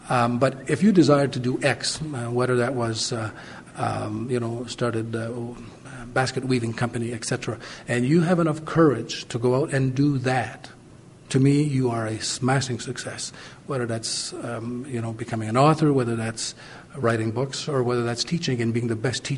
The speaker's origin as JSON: {"language": "English", "town": "Cornwall", "region": "Ontario", "country": "Canada", "tie": "born or raised there", "said": "I've born and raised in Cornwall"}